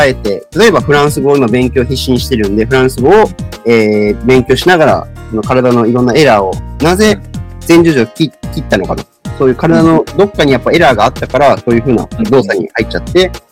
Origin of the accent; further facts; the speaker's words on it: Okayama, Japan; accent: Okayama dialect; 俺、英語と、まあ、岡山弁と、まあ、ガーナの現地語しか喋れません